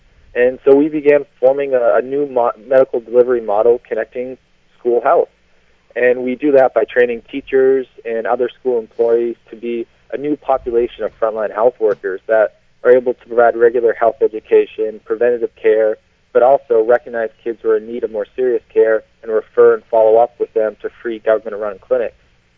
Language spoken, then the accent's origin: English; Bangor, Maine, United States; growing up in Bangor, I didn't know anyone who had left the U.S. except for, you know, vacations, whether Mexico or some island or Canada.